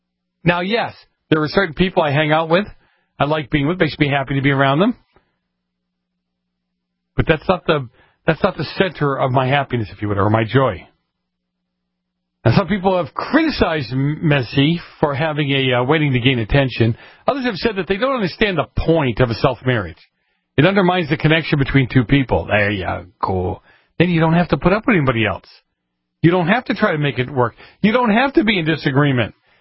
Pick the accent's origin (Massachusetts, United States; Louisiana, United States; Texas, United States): Massachusetts, United States; So in Cambridge, Massachusetts, my home state, they're just a bunch of whacks.